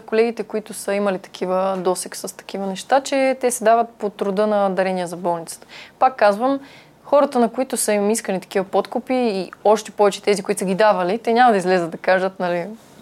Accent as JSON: {"language": "Bulgarian", "town": "Kyustendil", "region": "Kyustendil Province", "country": "Bulgaria", "tie": "born or raised there", "said": "Аз съм решила да специализирам в... моя роден град, който е Кюстендил."}